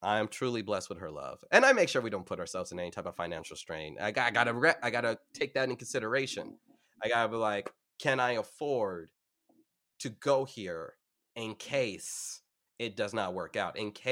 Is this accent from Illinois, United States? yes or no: no; Long Beach, California, United States; growing up in Long Beach, I've Long Beach is just basically Southern San Francisco.